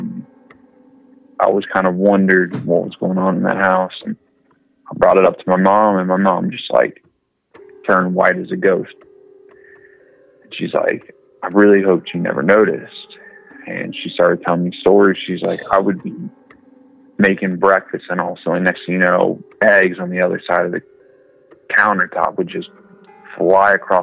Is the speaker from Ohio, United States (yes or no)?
yes; Cincinnati, Ohio, United States; I was from Cincinnati. I was saying that it was rigged and all